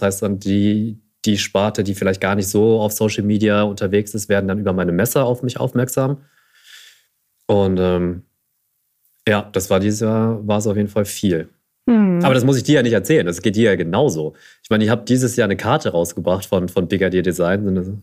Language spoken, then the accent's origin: German; Germany